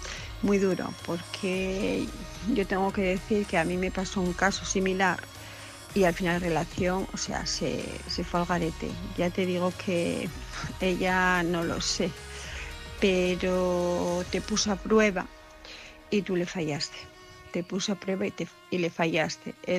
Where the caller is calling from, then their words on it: Asturias, Spain; de Asturias. Pues, a ver